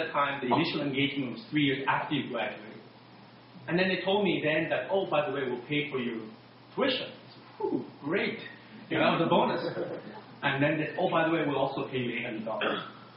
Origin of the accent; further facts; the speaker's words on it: Canada; And after 10 years of growing up in Canada, in 80, I was accepted to UMC Medical School.